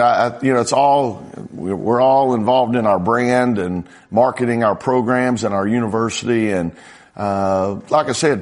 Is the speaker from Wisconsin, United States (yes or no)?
no; Texas, United States; Growing up in Texas, football, baseball are big.